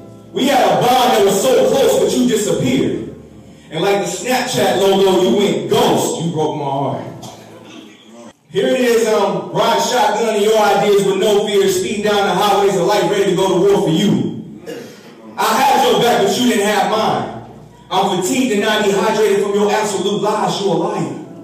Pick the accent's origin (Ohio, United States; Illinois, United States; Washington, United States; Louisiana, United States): Illinois, United States; East St. Louis; now in Mount Vernon, United States; I'm from East St. Louis. I used to gangbang. I used to do all those things. Yes, sir. Yes, sir. So then I got married, moved down to Mount Vernon.